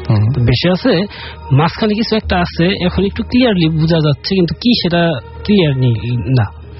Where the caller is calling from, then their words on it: Dhaka, Dhaka Division, Bangladesh; খিলগাঁও মেরাদিয়া থেকে আসছি।